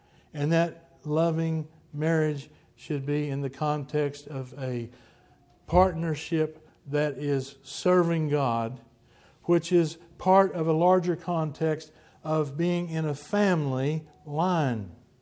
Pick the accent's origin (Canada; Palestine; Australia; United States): United States; Texas; accent: Texas; And if you're listening from another country and you're dealing with my Texas accent, I apologize, it's the best one I got.